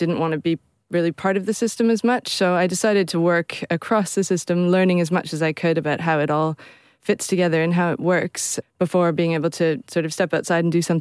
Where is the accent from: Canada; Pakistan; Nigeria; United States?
Canada; Tess and I grew up in Canada